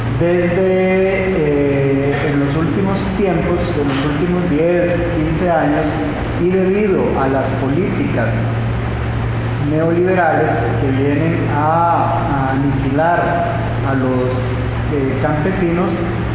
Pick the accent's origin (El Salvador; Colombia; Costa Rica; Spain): Costa Rica; soy de Costa Rica